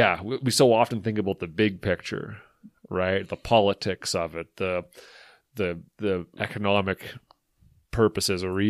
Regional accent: Alberta, Canada; for years growing up in Northern Alberta and growing up on an acreage

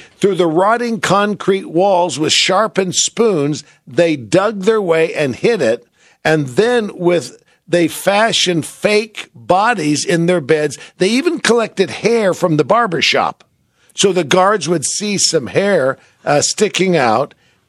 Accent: San Francisco, California, United States; You know that I grew up in San Francisco, and I've always had kind of a fascination with Alcatraz.

